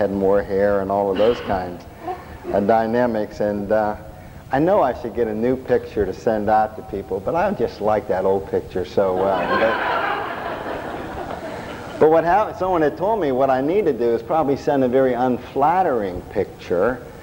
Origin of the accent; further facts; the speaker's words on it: Pittsburgh, Pennsylvania, United States; moved away; also born or lived in Florida; which is my home state. I was born and raised in Pittsburgh. Left there in 1969, came back in 1992, and now living on the other side of the state, and live in an area called Lancaster County